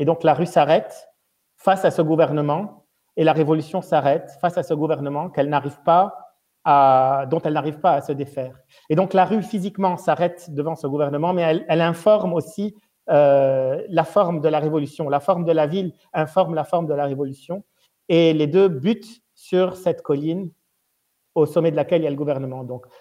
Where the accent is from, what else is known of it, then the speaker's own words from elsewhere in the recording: Lebanon; moved away; je suis parti du Liban à la fin des années 90 et je suis revenu en 2018, donc après 20 ans d'expatriation.